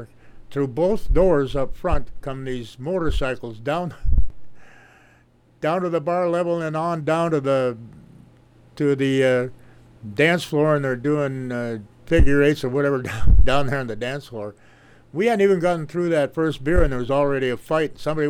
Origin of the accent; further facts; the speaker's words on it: Minnesota, United States; I grew up in Freeze Butt, Minnesota.